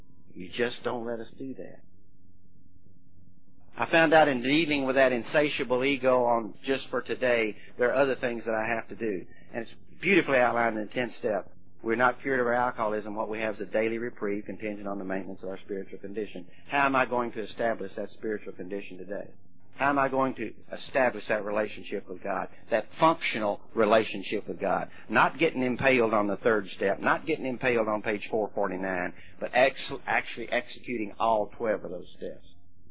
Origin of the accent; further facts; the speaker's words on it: Mayfield, United States; I was born and raised in Mayfield, a little town not too far from here, as you well know.